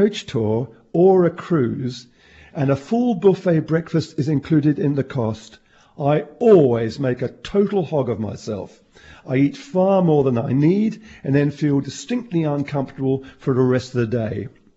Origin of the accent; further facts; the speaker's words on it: United Kingdom; born there; first language English; I was born in the UK, and English is therefore my mother tongue.